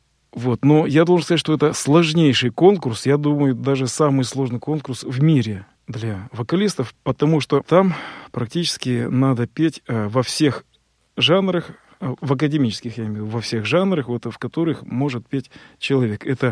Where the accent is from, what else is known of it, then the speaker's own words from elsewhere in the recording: Kostroma, Kostroma Oblast, Russia; Я из Костромы, там у нас вокруг леса.